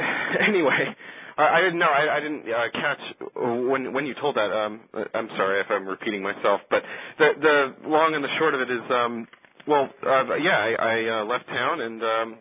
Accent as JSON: {"language": "English", "region": "Washington", "country": "United States", "said": "just like my home state of Washington State"}